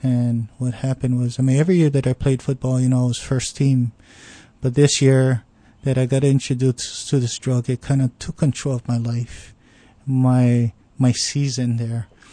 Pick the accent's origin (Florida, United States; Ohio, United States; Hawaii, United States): Hawaii, United States; Pearl City; I grew up in Pearl City, raised in Palisades, my childhood was pretty rough.